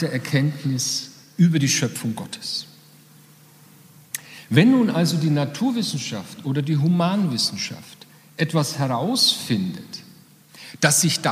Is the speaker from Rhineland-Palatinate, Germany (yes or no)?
yes; Mainz, Rhineland-Palatinate, Germany; Als Mainzer